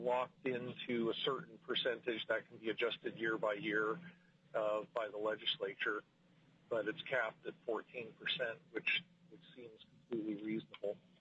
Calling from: Palmer, Alaska, United States; I represent Mattsu Economic Development Corporation, and I'm calling you from Palmer, Alaska.

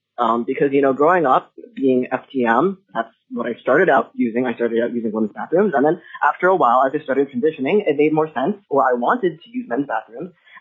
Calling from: Anchorage, Alaska, United States; I'm coming from Anchorage, Alaska.

